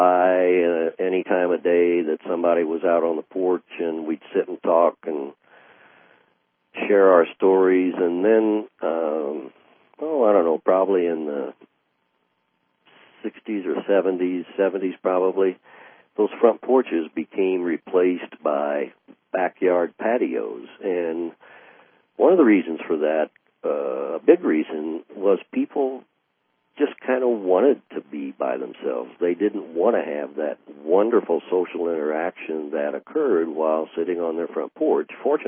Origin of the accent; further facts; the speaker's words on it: Columbus, Indiana, United States; when I was a little guy growing up in Columbus, Indiana, every beautiful day that you just mentioned with the sunshine out